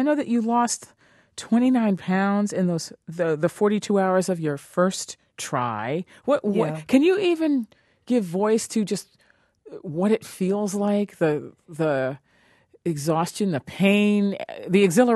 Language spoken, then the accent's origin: English; New York, United States; I'm from New York, and I grew up, as you mentioned, surrounded by rivers